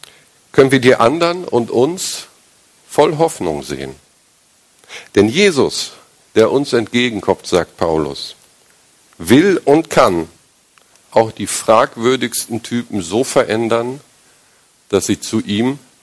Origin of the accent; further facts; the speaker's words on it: Germany; automatisch mit der Geburt bekommen und denken im Übrigen nicht weiter drüber nach, weil ist halt so. Wir sind Deutsche.